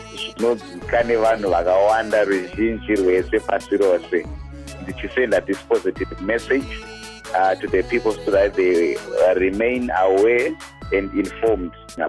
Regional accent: Harare, Zimbabwe; I'm from Zimbabwe, Harare.

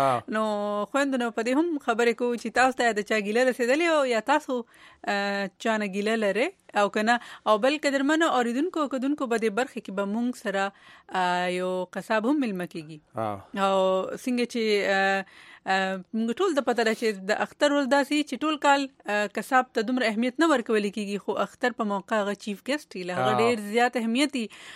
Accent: Khyber Pakhtunkhwa, Pakistan; خو مونږ د وزیرستان یو وختر مو په خیمو کې تیر کو

